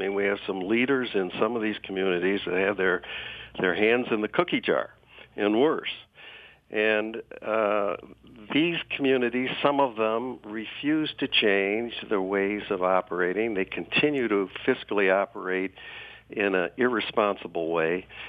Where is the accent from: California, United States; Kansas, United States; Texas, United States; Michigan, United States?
Michigan, United States; Pontiac; Of course, I grew up in Pontiac, mm-hmm. so I know a lot of the people there.